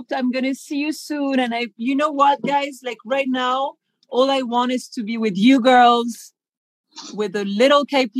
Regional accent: Paris, Île-de-France, France; and I grew up in Paris

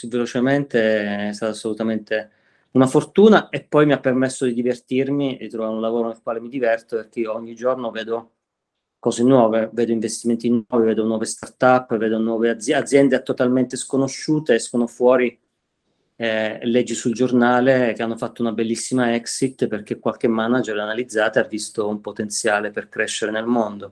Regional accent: Abruzzo, Italy; io sono abruzzese

